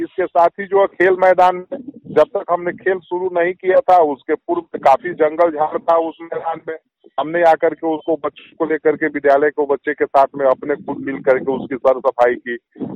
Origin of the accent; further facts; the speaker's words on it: Laxmipur, Bihar, India; मेरा गांव है, लक्ष्मीपुर है, मैरवा प्रखंड में पड़ता है, मुरियारी पंचायत है।